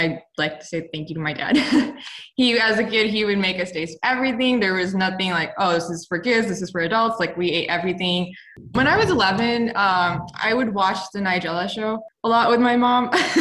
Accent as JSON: {"language": "English", "town": "Lahore", "region": "Punjab", "country": "Pakistan", "lives_now": "Houston, United States", "said": "I'm 24 years old. I currently live in Houston, Texas, but I am from Lahore, Pakistan."}